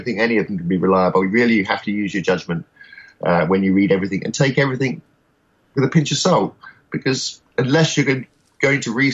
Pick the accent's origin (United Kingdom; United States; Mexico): United Kingdom; London; born there; I've been to London. I was born in London.